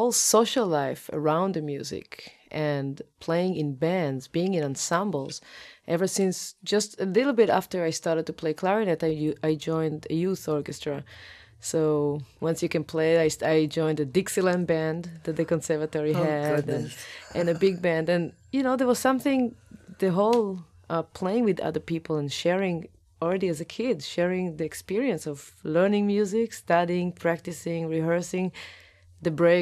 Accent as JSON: {"language": "English", "town": "Tel Aviv", "region": "Tel Aviv District", "country": "Israel", "tie": "born or raised there", "second_language": "English", "said": "Well, I went to a conservatory in Tel Aviv, in my hometown, and they gave me a clarinet, and I started to play it."}